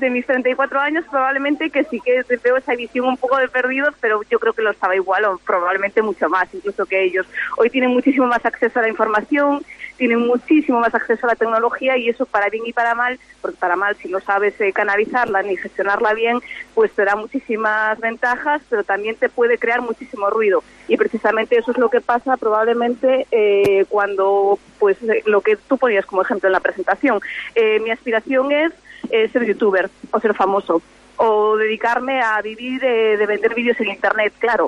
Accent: A Pontenova, Galicia, Spain; Soy de Pontenova, sí, correcto, y siempre que puedo vuelvo y me escapo

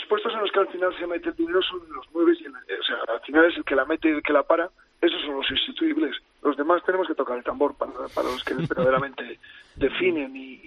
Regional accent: Salas de los Infantes, Castile and León, Spain; es un apodo de mi pueblo, de Salas de los Infantes, que viene de tradición

